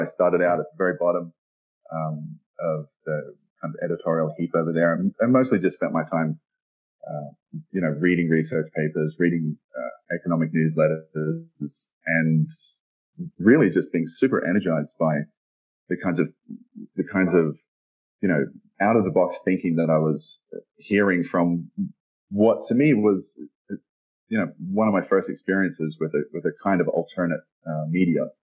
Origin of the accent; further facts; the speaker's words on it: Australia; accent: Australian; moved away; My accent is Australian. It's a little buried from having spent so much time abroad. But I first moved from Australia.